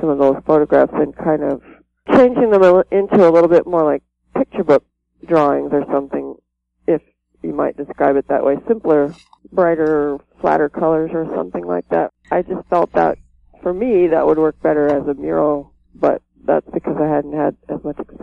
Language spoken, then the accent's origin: English; Ames, Iowa, United States; Yes. I grew up in Ames